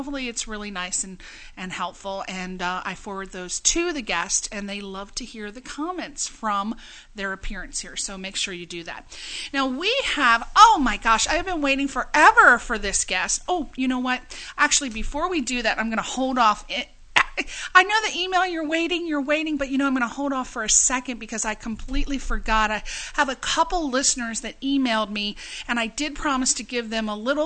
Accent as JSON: {"language": "English", "region": "East Coast", "country": "United States", "said": "Anyway, I'm from the East Coast, so we know all about Jersey."}